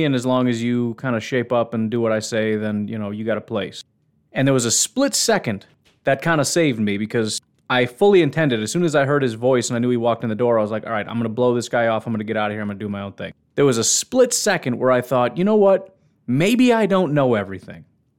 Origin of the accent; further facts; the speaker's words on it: Illinois, United States; I think on this podcast I may have mentioned that I grew up in Illinois